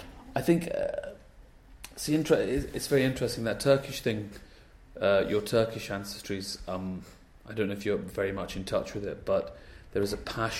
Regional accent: Glasgow, Scotland, United Kingdom; now in London, United Kingdom; I come from Glasgow, mm-hmm. which is the capital city of Scotland. That's a joke. It isn't really. But we pretend we are. Yeah, I come from Glasgow. I've lived in London for about 20 years.

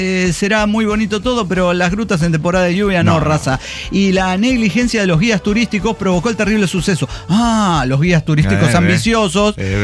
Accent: Puebla, Mexico; Si soy de Puebla, ¿para qué voy a ir a un pueblo mágico de Puebla?

